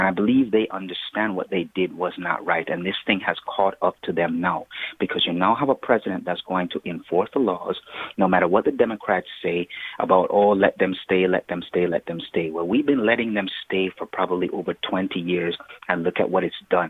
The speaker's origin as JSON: {"language": "English", "country": "Jamaica", "moved": "yes", "lives_now": "United States", "said": "I am an immigrant. I'm originally from Jamaica, proud to be an American citizen"}